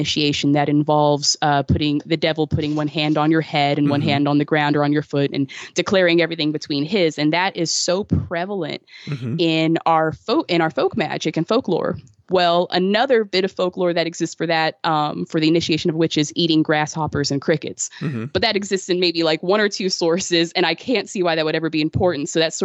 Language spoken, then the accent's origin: English; Southwest, United States; You know, growing up in the Southwest had such a deep impact on me